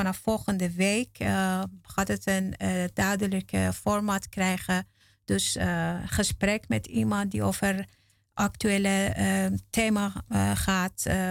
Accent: Amsterdam, North Holland, Netherlands; In de eerste week van de protesten heb ik zelf als een Amsterdammer dacht ik

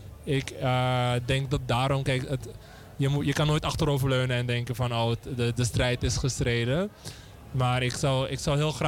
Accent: Suriname; now in Netherlands; Ik ben in Suriname opgegroeid.

